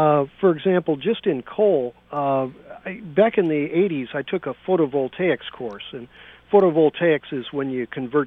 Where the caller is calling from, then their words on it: San Francisco, California, United States; I'm calling you from San Francisco